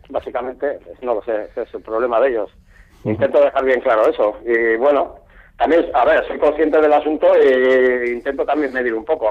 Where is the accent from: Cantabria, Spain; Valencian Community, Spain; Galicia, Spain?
Galicia, Spain; fíjate que soy gallego